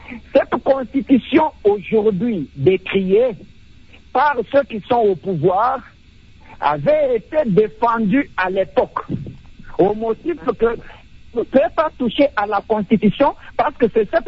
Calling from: Kanyoka, Kasaï-Central, DR Congo; de Kanyoka dans le Kassai central.

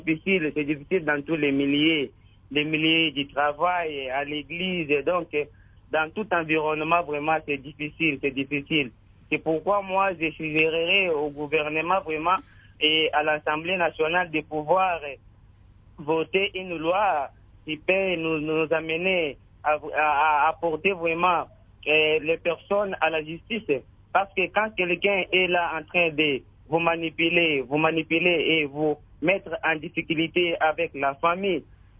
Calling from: DR Congo; ce système est vraiment, vraiment déplorable ici chez nous en RDC.

